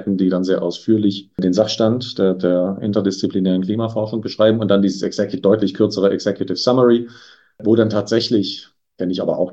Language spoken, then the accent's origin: German; Germany; Also ich komme aus Deutschland.